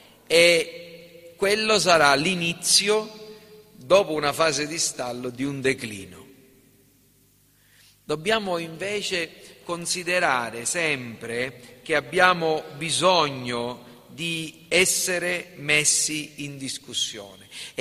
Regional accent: Sicily, Italy; noi siamo siciliani

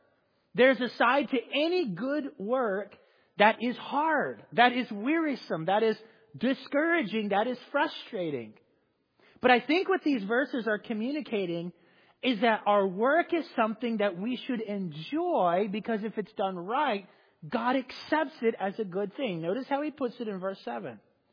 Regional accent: Southern US, United States; Like, I mean, I grew up in the South, and it's like, it doesn't matter what.

